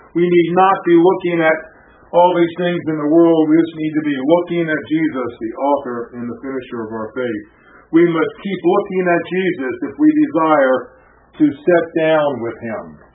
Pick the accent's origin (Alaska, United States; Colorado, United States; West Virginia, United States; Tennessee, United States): West Virginia, United States; I'm reminded of when I was a little boy growing up in West Virginia, went to Assemblies of God Church, Howard Reckley.